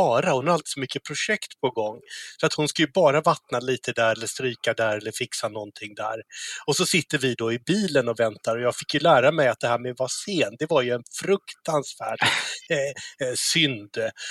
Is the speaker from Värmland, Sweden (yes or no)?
no; Gothenburg, Västra Götaland County, Sweden; jag växte upp i Göteborg